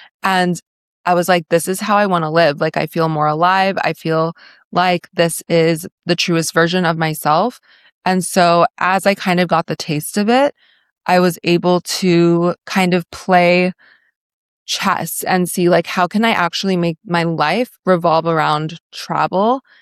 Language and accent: English; Australia; I grew up in Australia and my mom is from America.